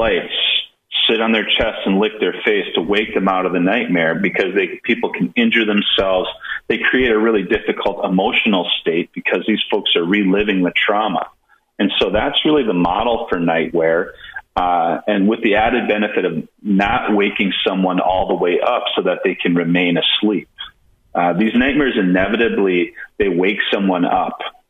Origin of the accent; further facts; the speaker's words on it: Minnesota, United States; Well, I grew up in Minnesota, and I'm a proud Minnesotan.